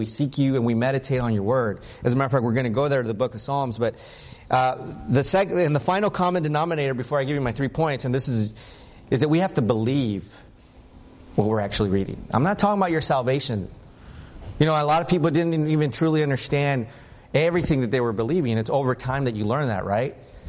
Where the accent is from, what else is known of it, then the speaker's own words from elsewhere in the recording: the South, United States; By the way, Cincinnati's great, but I'm from the South. You know, I love my humidity.